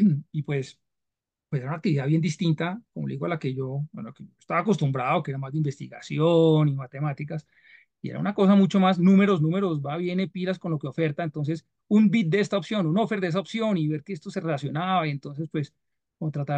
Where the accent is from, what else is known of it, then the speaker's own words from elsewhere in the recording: Colombia; also born or lived in New York, United States; Al quinto año nos devolvemos a Colombia.